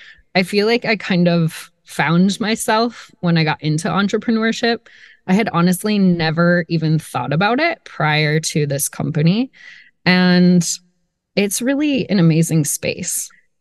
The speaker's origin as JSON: {"language": "English", "region": "Nebraska", "country": "United States", "tie": "born or raised there", "said": "to Nebraska, to getting into like some more kind of thinking about how to build something out of my home state. That's where I was from."}